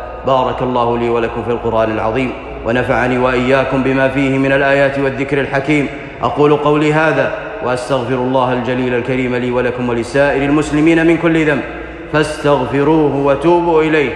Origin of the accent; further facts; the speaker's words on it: Saudi Arabia; فإني لا أعلم بلدًا يطبق شرع الله كما يطبق في بلادنا المملكة العربية السعودية حرسها الله.